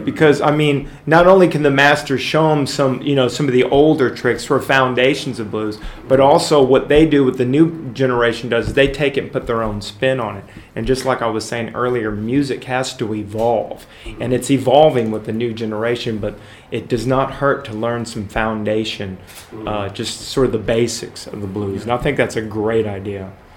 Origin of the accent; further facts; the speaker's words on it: United States; Well, not really. I mean, we're still Americans. We're more American football.